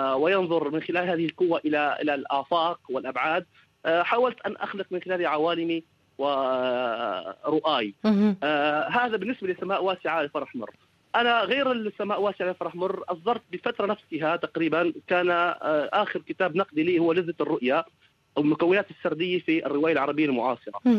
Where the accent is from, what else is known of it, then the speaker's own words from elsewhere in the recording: Syria; نحن كتاب سوريين نتحدث عن الفجيعة والألم، ونتحدث عن الشتات، ونتحدث عن العبثية